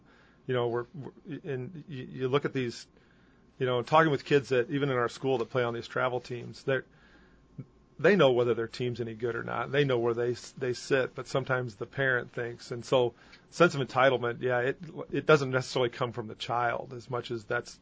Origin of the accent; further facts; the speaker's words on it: United States; I remember growing up in the Quad Cities, there were no camps.